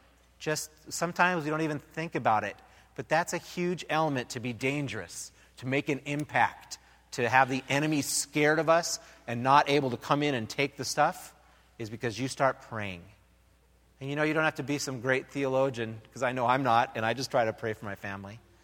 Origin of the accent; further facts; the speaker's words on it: Minnesota, United States; You know, when I was a kid, I grew up in the Midwest